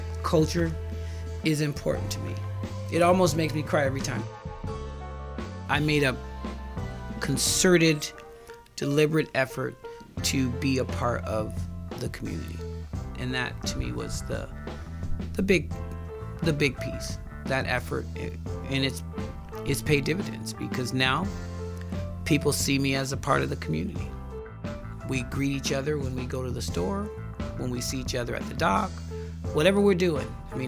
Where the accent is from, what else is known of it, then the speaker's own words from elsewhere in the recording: Compton, California, United States; I'm from Compton